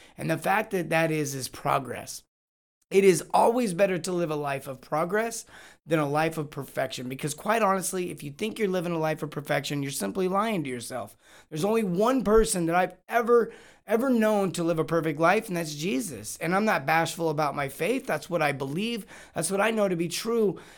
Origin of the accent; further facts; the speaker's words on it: California, United States; I grew up in California. So I was kind of pumped up. I was like, I'm going to get a chance to go back to where I grew up